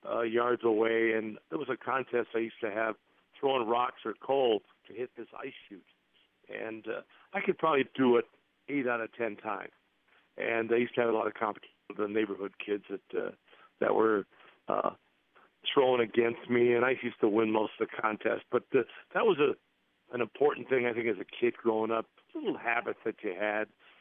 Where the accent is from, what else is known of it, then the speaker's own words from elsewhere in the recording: Chatham, Ontario, Canada; And we lived in the east end of town